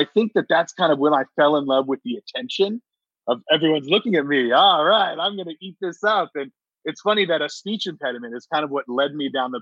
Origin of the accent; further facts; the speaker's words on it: Stockton, California, United States; also born or lived in Santa Cruz; I was actually born in Santa Cruz. My family's from Santa Cruz. They raised me in Stockton, you know, of course.